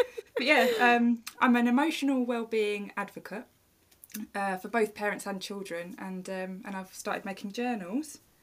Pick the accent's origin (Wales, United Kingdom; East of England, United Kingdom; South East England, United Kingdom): East of England, United Kingdom; I'm from Essex.